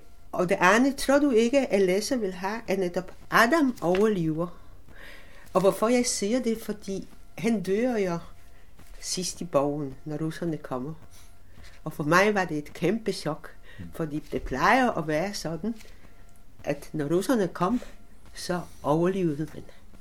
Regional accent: Łódź, Łódź Voivodeship, Poland; Swedish is a second language; Och jag kommer ju själv från Lodz.

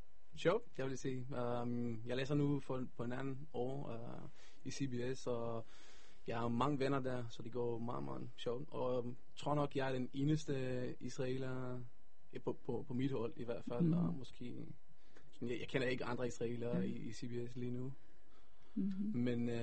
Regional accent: Greenland; Danish is a second language; jeg er fra Grønland faktisk.

